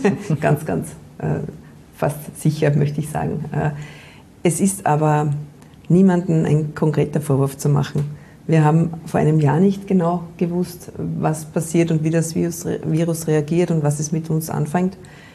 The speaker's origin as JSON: {"language": "German", "country": "Austria", "said": "Bei uns in Österreich sind wir halt quasi auf on and off."}